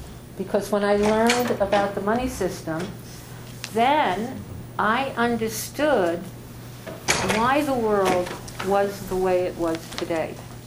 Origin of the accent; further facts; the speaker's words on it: New York City, New York, United States; I live in New York. I was born in New York and lived there all my life.